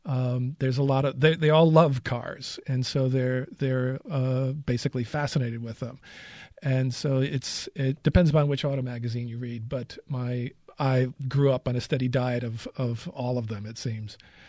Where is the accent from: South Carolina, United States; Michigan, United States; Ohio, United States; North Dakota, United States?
Michigan, United States; Detroit; I was born and raised in Detroit. My father worked for Chrysler for 25 years